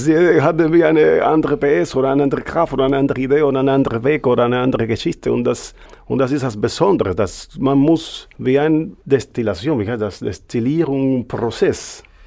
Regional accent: Cuba; ist mehr wie meine Heimat, Kuba, Lateinamerika.

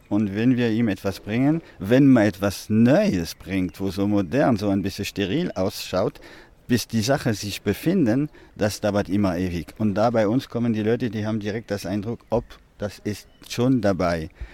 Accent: Auvergne-Rhône-Alpes, France; German is a second language; Aus Frankreich, genau. Wir sind ein kleiner Familienbetrieb, eine Manufaktur in Chamonix, in die Alpen, kurz neben die Schweiz. Und da sitzen wir seit 30 Jahren.

